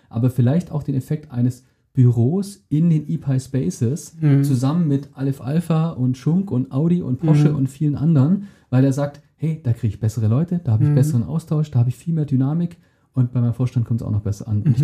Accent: Tübingen, Baden-Württemberg, Germany; Natürlich gibt es in meiner Heimatstadt in Tübingen fantastische, auch vor allem forschungsnahe KI-Aktivitäten.

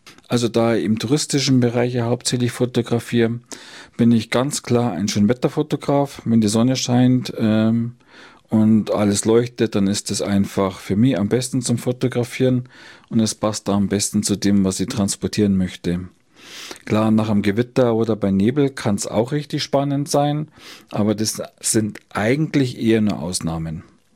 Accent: Bayrischzell, Bavaria, Germany; Also ich lebe jetzt schon seit 50 Jahren hier. Ich bin in Bayerischzell geboren und aufgewachsen.

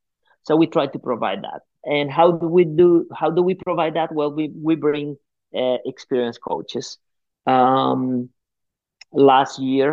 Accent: Guatemala; English is a second language; now in United States; I grew up in Guatemala in what is called the Colonia Paraíso Dos, that it was anything but a paradise.

